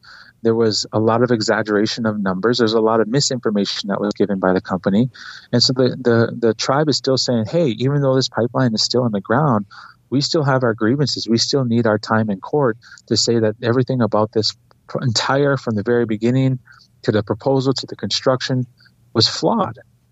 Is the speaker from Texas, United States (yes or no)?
no; South Dakota, United States; Me as an individual, I'm Dakota. I grew up in South Dakota. My family's from South Dakota.